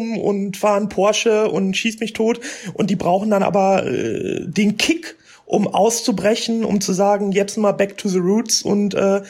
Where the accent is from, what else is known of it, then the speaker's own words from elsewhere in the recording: North Rhine-Westphalia, Germany; im Ruhrgebiet, da wo ich herkomme